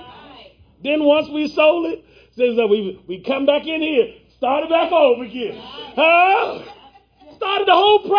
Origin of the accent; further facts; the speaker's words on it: Maryland, United States; born there; moved away; I had to leave my country. I was born in Maryland. I had to leave my kindred. My mom and my daddy is in Maryland.